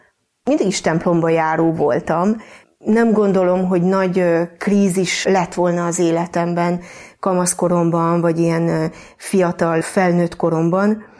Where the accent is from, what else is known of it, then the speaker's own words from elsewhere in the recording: Hungary; A Mátra északi oldalán egy kis faluban nőttem föl, katolikus családból jövök.